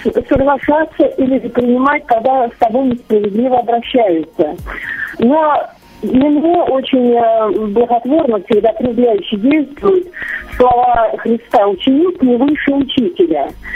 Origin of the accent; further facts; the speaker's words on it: Novomoskovsk, Tula Oblast, Russia; из Новомосковска, Тульская область, Россия.